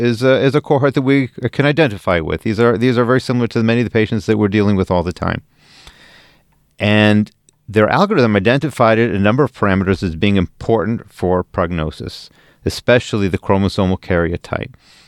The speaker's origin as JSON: {"language": "English", "town": "Cleveland", "region": "Ohio", "country": "United States", "tie": "born or raised there", "said": "the fact that the group is from Cleveland, my hometown"}